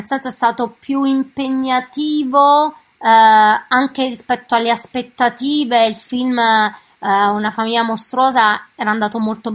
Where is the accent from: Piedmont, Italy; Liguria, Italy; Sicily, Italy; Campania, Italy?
Campania, Italy; Naples; da napoletano